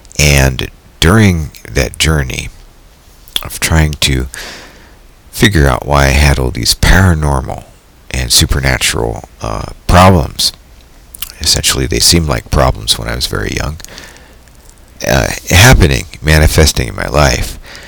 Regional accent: California, United States; also born or lived in Saudi Arabia / Japan; I've lived in Saudi Arabia and in Japan and in the United States. I am from California originally, in the good old US of A, and I've lived in various states around the country

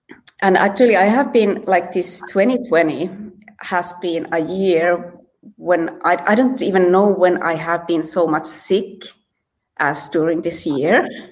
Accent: northern Finland, Finland; I'm from Finland, and I'm born in northern Finland, but I have kind of glided downwards to the lady of Finland, and now I'm actually between Finland and Sweden in the middle of the ocean

